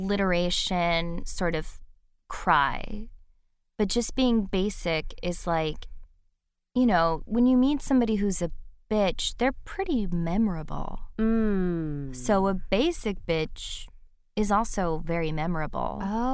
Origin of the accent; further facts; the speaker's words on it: Midwest, United States; I grew up in the Midwest, which is very unusual, as you know.